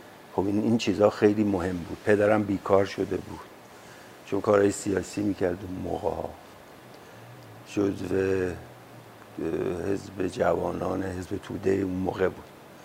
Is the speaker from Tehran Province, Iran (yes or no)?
yes; Tehran, Tehran Province, Iran; born there; من سال 1328 تو بهمن، 4 بهمن تو تهران به دنیا اومدم، توی محله خانیاباد، در واقع همون جایی که آقای حاتمی هم خونهشون اونجا بود